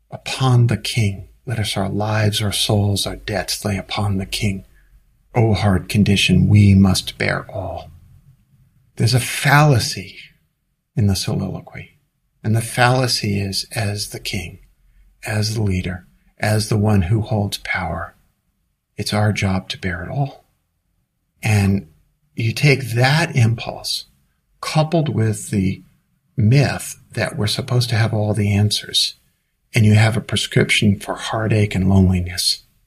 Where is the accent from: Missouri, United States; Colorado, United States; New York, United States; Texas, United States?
New York, United States; Brooklyn; accent: Brooklyn; At the risk of sounding like a fool, I'm going to quote Shakespeare with my Brooklyn accent.